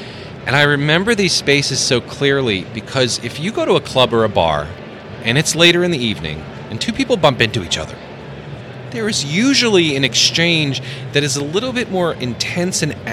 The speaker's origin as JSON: {"language": "English", "town": "New York City", "region": "New York", "country": "United States", "tie": "born or raised there", "said": "I was raised in New York City. There's no bigger city."}